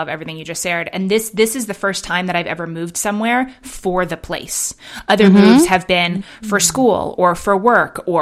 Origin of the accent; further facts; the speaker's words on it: Manhattan, New York, United States; also born or lived in London, United Kingdom; now in Bend, United States; I grew up in Manhattan and in London, you know, and then have lived in San Francisco and LA.